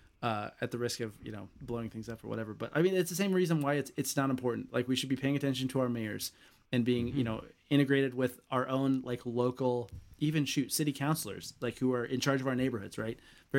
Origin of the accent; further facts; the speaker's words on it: United States; I'm an American. That is ridiculous.